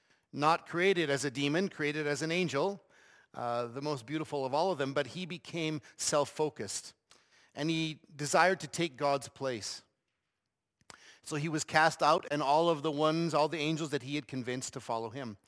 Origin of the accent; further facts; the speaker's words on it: Coaldale, Alberta, Canada; I'm Albertan, born and raised in the Lethbridge area, the thriving metropolis of Coaldale, if anybody knows where that is.